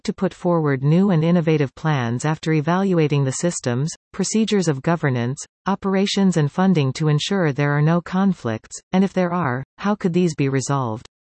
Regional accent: India; now in Canada; I am an immigrant from India and have been in Canada for 22 years. I belong to the Anglo-Indian community

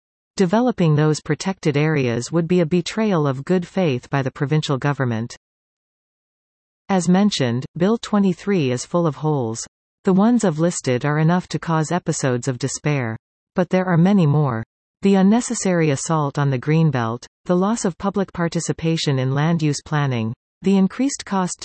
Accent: Ontario, Canada; I grew up near the Springwater Conservation Area in southwestern Ontario

